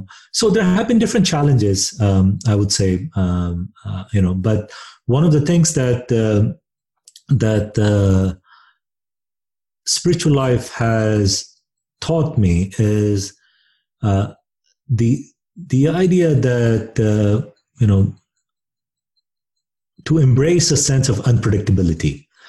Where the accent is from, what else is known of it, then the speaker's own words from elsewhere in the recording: India; growing up in India